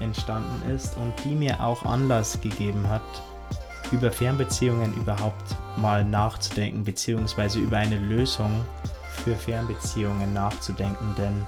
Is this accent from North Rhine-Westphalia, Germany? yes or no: no; Bavaria, Germany; Im Oktober bin ich eher mal in meiner Heimatstadt in Passau und beziehungsweise eine kleinere Stadt, die in der Nähe von Passau liegt.